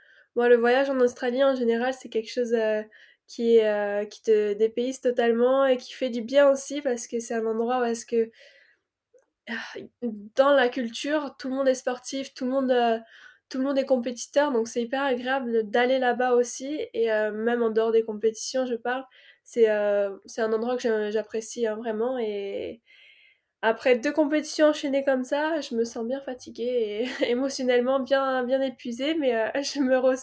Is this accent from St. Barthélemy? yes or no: yes; St. Barthélemy; also born or lived in Guadeloupe; Et ensuite, avec mon papa, on a déménagé sur Saint-Barth. Donc voilà, j'ai grandi dans les Caraïbes.